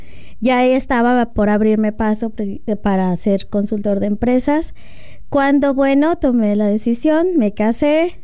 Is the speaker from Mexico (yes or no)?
yes; Tepic, Nayarit, Mexico; born there; pasé muchísimos años en Tepic, soy nacida de hecho en Tepic, Nayarit.